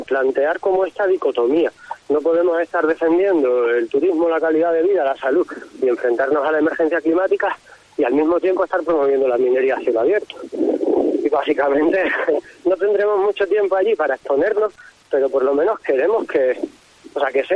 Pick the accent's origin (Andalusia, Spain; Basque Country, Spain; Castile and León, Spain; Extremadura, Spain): Extremadura, Spain; Cáceres; Porque los que somos de Cáceres, los que vivimos en la tierra